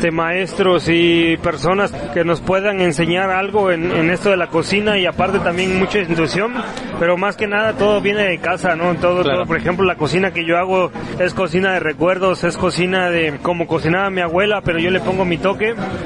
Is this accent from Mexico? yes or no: yes; Huajuapan de León, Oaxaca, Mexico; yo soy de Huajuapan, de León, Oaxaca, la mixteca oaxaqueña, cuna de la canción mixteca.